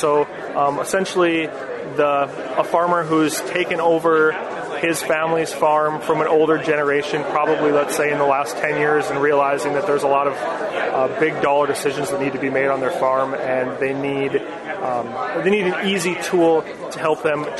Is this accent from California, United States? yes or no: no; North Dakota, United States; I grew up in Western North Dakota, worked for a private equity firm in Minneapolis for my first few years out of college